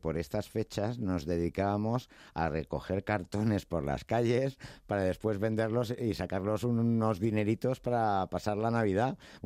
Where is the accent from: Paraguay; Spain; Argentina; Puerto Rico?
Spain; Madrid, Community of Madrid; Los madrileños somos como los gallegos.